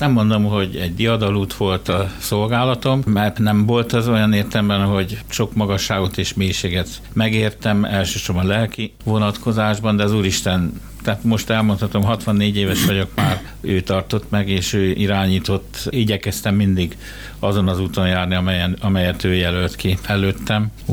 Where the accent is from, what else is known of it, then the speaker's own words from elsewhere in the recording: Nyíregyháza, Pest, Hungary; Egy szülőfalumnak egy Pest megyei kis falut tekintek, bár nem ott születtem, de ennek az oka csak az, hogy a kórház az Budapesten volt. Nyíregyház ez a falu. Pilis mellett